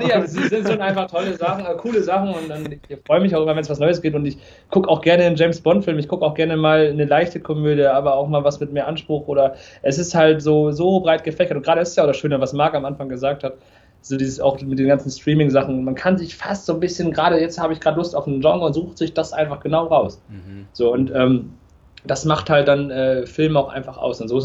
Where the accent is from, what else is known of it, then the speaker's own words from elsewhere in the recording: North Rhine-Westphalia, Germany; now in Darmstadt, Germany; Also mittlerweile sehe ich Darmstadt, also ich komme ja eigentlich aus einem Ort in der Nähe Münster-Westfalen im Norden, aber ich sehe beides ein bisschen als meine Heimat